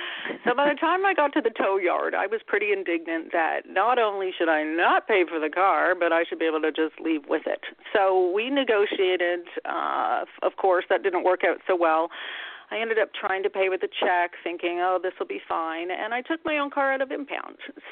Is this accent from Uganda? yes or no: no; Canada; now in United States; as a Canadian citizen operating in the U.S. under an investor visa